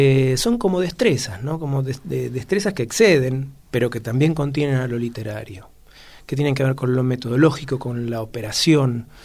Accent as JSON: {"language": "Spanish", "region": "Buenos Aires", "country": "Argentina", "tie": "born or raised there", "said": "de dónde vengo, sí, si vamos a ese origen, digamos, de barrio, sí, nací en Matadero."}